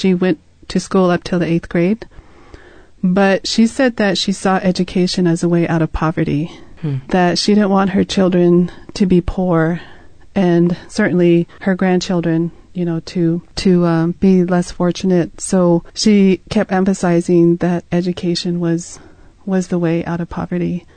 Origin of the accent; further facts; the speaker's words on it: Navajo Nation, United States; Growing up on the Navajo Reservation all my life, we had a real emphasis on education.